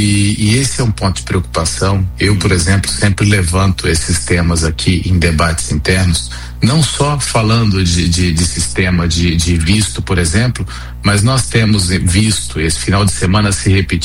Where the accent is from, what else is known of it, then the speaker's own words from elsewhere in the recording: Brazil; Então, eu estou trazendo isso porque para a gente olhar para o nosso lado também, imaginando enquanto brasileiro.